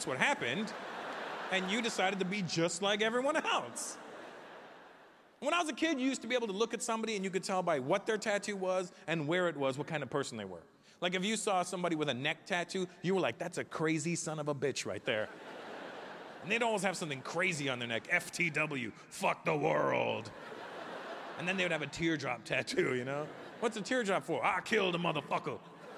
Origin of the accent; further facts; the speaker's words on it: Brampton, Ontario, Canada; I grew up just outside of Toronto, a small town called Brampton, and B-Town represent. And I grew up in these townhouses